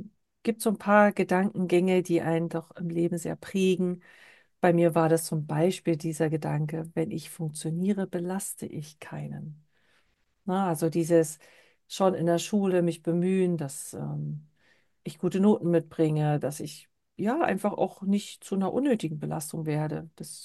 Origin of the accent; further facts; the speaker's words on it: East Germany, Germany; Ich bin ja in der DDR aufgewachsen